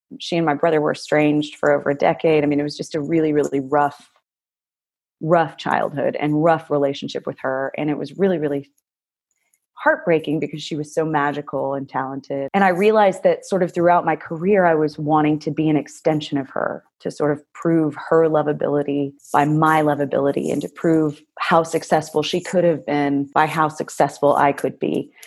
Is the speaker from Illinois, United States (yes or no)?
no; Houston, Texas, United States; I grew up in Houston, Texas, born and raised there.